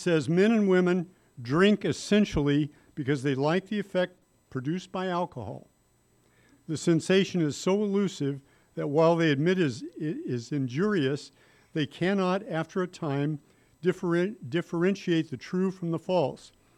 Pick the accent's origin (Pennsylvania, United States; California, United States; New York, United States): California, United States; Visalia; I was born, I was raised in the Central Valley between Fresno and Bakersfield, small town called Visalia.